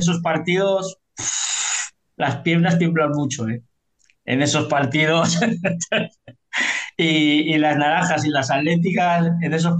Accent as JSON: {"language": "Spanish", "country": "Portugal", "said": "Portugal, yo soy portugués"}